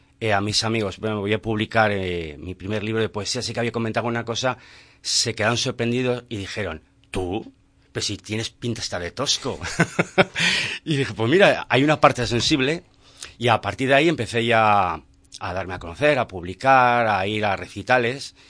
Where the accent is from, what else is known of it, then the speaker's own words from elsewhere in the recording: Burgos, Castile and León, Spain; Vengo de Burgos y ahora estoy disfrutando del buen clima que hace en Andalucía